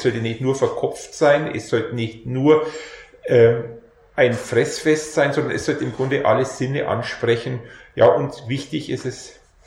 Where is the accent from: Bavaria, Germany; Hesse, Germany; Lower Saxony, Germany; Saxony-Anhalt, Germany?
Bavaria, Germany; Isen; Ja, ich bin in Isen aufgewachsen